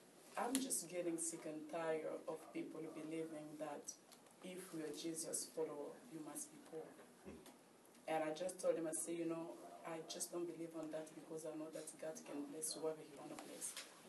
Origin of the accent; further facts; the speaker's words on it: Kinshasa, DR Congo; Growing up in Africa, there was, particularly in Congo, in the city of Kinshasa where I grew up